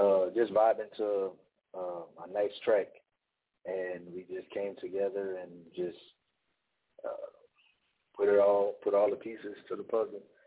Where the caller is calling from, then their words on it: Opelousas, Louisiana, United States; Calling from Opelousas, Louisiana.